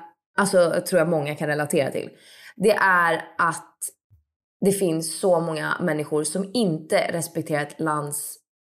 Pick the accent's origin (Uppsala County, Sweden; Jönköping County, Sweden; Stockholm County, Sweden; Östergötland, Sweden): Stockholm County, Sweden; Stockholm; now in Rome, Italy; Alltså man ser ju turister på ett annat sätt tycker jag än vad man såg hemma i Stockholm.